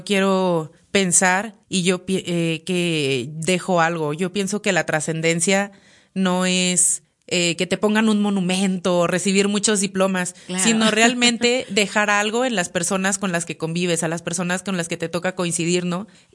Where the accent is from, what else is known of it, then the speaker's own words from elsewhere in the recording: Durango, Mexico; los dos somos de aquí de Durango, nos fuimos los dos juntos a Puebla a hacer la carrera